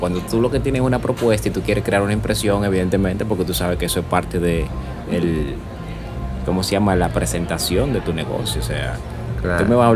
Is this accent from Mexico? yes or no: no; Los Mina, Santo Domingo, Dominican Republic; igual yo vengo de los Minas, igual cogimos el mismo pepperoni, tío.